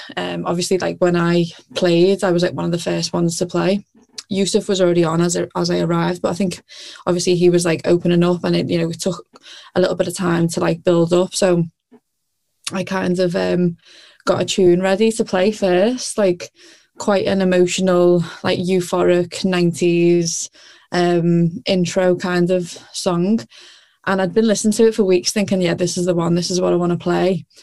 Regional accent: Liverpool, North West England, United Kingdom; I'm from Liverpool, and like I think most of the people knew I was from Liverpool

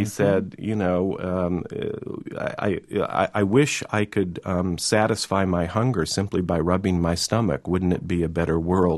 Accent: Midwest, United States; I was raised in the Midwest as a Lutheran

